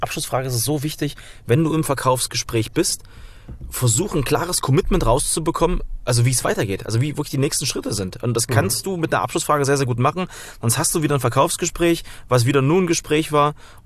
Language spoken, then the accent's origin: German; Thuringia, Germany; Also wenn ich ab und zu mal ein halbes Bier trinke, dann merken auch alle, ich komme aus Thüringen, dann versteht mich keiner mehr.